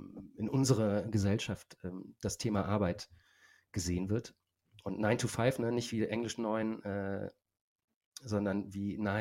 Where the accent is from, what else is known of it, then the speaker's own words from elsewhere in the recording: Jülich, North Rhine-Westphalia, Germany; also es ist ein bisschen eine kleine Hommage an meine Heimatstadt. Und im Musikvideo, ich habe das Musikvideo auch in Jülich gedreht